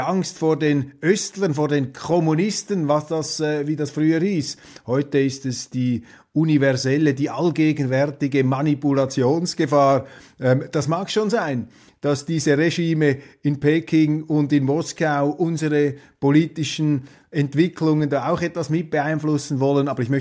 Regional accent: Switzerland; Da sind wir Schweizer natürlich speziell hellhörig gegenüber solchen schiefen Klängen

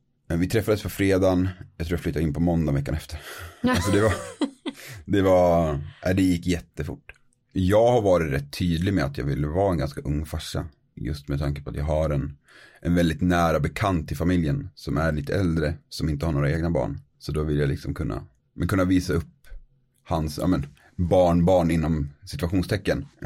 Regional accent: Gävle, Gävleborg County, Sweden; hemma i Gävle

